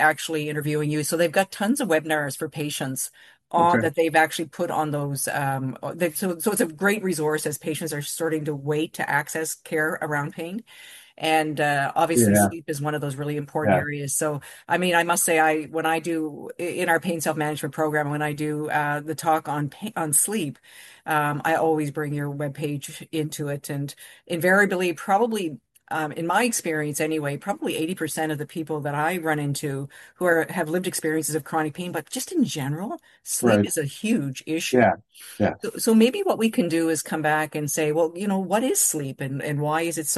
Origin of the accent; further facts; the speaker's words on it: Saint John, New Brunswick, Canada; And yeah, I'm from St. John, New Brunswick. Yeah. That's my home.